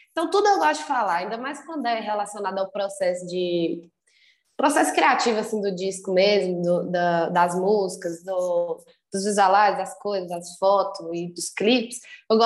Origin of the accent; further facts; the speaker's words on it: Taiobeiras, Minas Gerais, Brazil; é difícil você ser de uma cidade do interior, como eu sou de Itaiobeiras, que é longe de tudo quanto é capital. É longe da capital de Minas Gerais, é longe da capital da Bahia, porque Itaiobeiras é perto da Bahia.